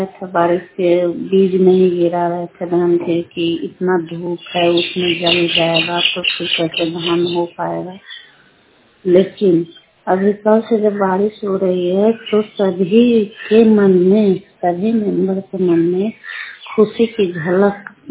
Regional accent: Lalganj, Bihar, India; और मैं लालगंज प्रखंड की रहने वाली हूँ।

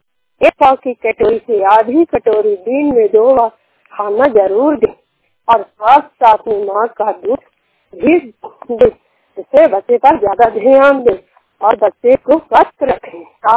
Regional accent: Sakri, Bihar, India; सकरी पंचायत के रहने वाली हूँ, जिला ललंडा के रहने वाली हूँ।

